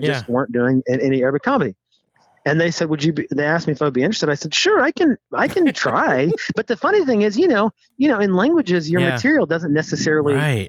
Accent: the South, United States; about growing up in the South, growing up in a big family.

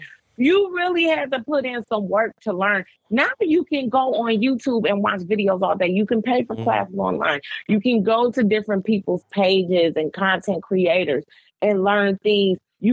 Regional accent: Detroit, Michigan, United States; Growing up in Detroit, it just was something that I would use to get through tough times.

